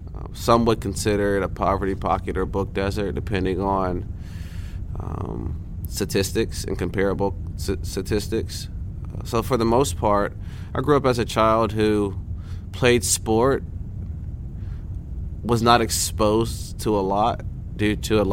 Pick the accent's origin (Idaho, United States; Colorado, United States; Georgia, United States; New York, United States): Georgia, United States; Valdosta; I grew up in Valdosta, Georgia.